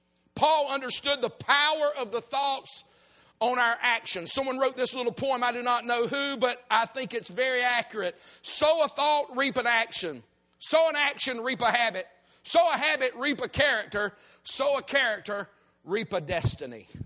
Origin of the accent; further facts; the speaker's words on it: Alabama, United States; When I was a boy growing up in South Alabama